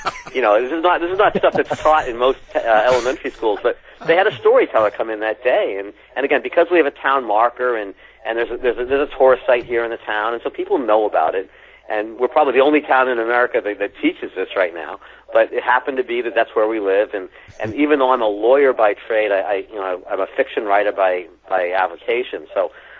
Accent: Scotland, United Kingdom; So we have all this interesting history here in my hometown relating back to the Sinclairs and the Knights Templar and their possible treasure.

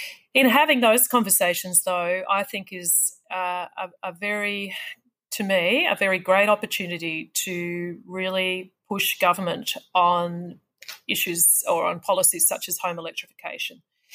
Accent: Wangaratta, Victoria, Australia; pretty much from my hometown of Wangaratta right through to the next town, bigger town of Benalla

